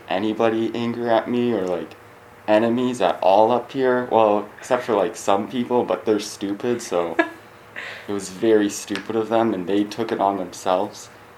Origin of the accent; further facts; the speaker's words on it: St. Clair Shores, Michigan, United States; I'm from St. Clair Shores, Michigan, which is like Metro Detroit, and I've been here since the fall of 2018.